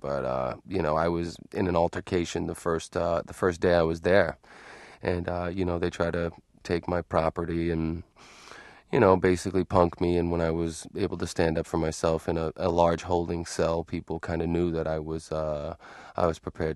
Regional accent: Boston, Massachusetts, United States; accent: Boston; I grew up in Boston, so basically I just had to revert back to my old accent and my mom and dad's speech pattern.

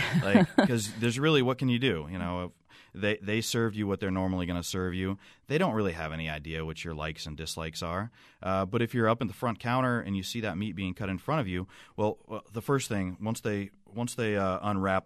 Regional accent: Ohio, United States; I'm from Ohio.

